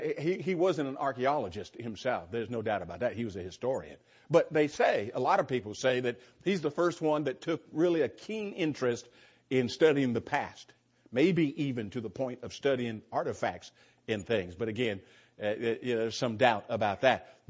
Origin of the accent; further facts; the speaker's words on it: California, United States; It's like if I'm from California. If I'd tell you, you know, I remember growing up in California, and I just love the fall